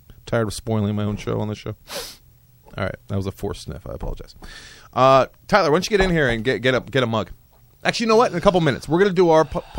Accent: Ireland; Yeah, I am. I'm Irish.

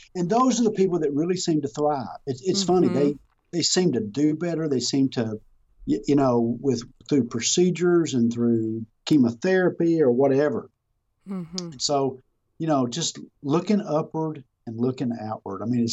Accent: Texas, United States; Yeah, I'm from Texas, so I love pecans.

